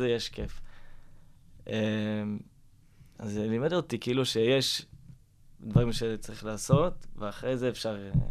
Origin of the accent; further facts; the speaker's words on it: Sweden; now in Israel; כי הגעתי לישראל עם המינוס של השוודים.